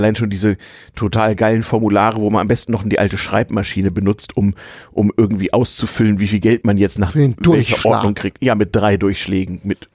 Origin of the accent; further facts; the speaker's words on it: Germany; also born or lived in Lund; man braucht ja als Westdeutscher natürlich einen Reisepass, um in die Deutsche Demokratische Republik einzureisen